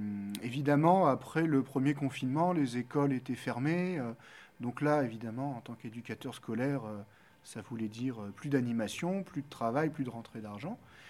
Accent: Hauts-de-France, France; Je suis originaire du Pas-de-Calais. Je suis venu m'installer dans la Drôme après une visite amicale

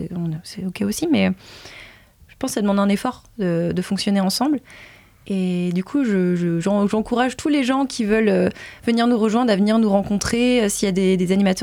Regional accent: Centre-Val de Loire, France; Moi, je viens du Loir-et-Cher, d'une petite ville à côté de Blois. Et certes, on avait un jardin avec mes frères. On s'amusait, on se roulait dans l'herbe, etc. Mais je suis quand même assez urbaine à la base.

